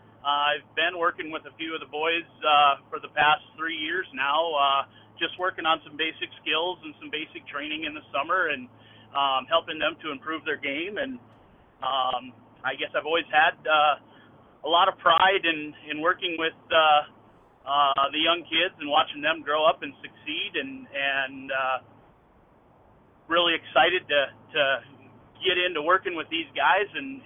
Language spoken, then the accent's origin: English; Hecla, South Dakota, United States; I grew up in Hecla, South Dakota, not too far away from Oaks, just across the state line.